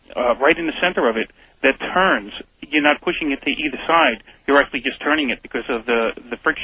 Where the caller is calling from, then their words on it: Hicksville, New York, United States; from Hicksville, Long Island.